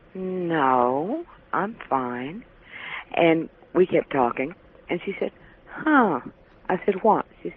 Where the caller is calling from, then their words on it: Van Buren, Arkansas, United States; Hi, George. … calling from Van Buren, Arkansas.